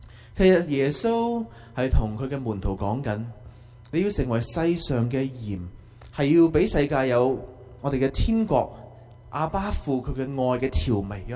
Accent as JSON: {"language": "Chinese", "country": "China", "said": "我们中国人都有的，是吧？"}